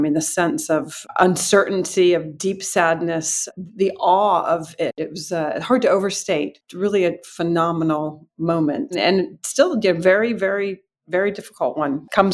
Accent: United States; now in London, United Kingdom; as an American, long time in London

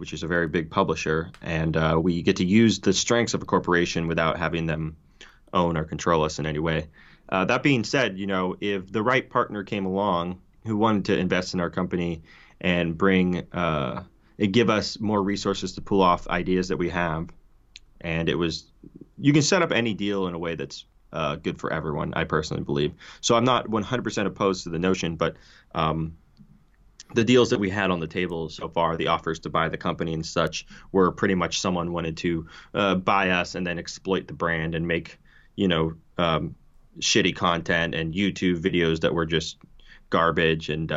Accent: California, United States; I grew up in the Bay Area. Bay Area kid. Going to Gilman, getting banned from Gilman, all sorts of Bay Area stuff, and eventually I ended up playing in DIY spots all across the country.

